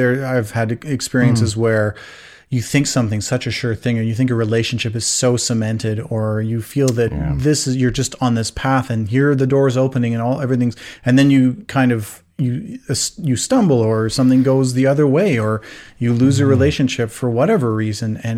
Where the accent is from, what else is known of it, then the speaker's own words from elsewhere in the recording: Alberta, Canada; growing up in the West, in Alberta, you know, my dad would come every year from Germany and we would go to the Rockies and camp.